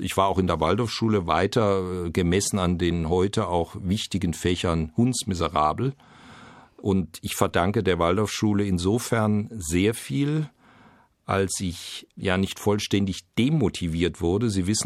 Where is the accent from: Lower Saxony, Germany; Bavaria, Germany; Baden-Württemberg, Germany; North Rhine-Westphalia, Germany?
Baden-Württemberg, Germany; Freiburg; Ich habe meine Jugend in Freiburg, ich war bis zum 12. Lebensjahr in Freiburg, dem Spielen gewidmet.